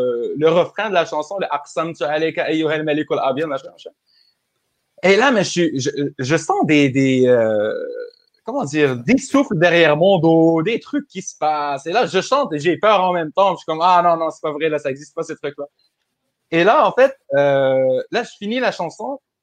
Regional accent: Morocco; en tant que Marocain

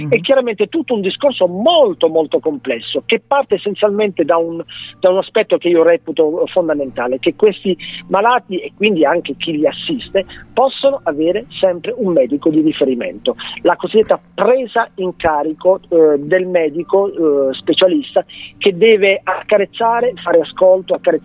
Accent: Castellana Grotte, Apulia, Italy; Io sono di Castellana Grotte

